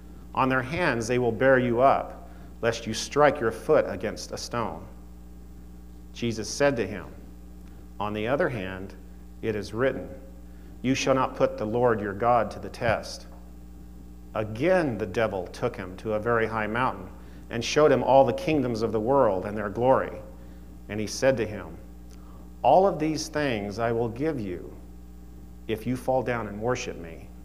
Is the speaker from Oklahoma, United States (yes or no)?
yes; Oklahoma, United States; moved away; I'm from Oklahoma, and when I was young, we would travel back to Oklahoma to visit relatives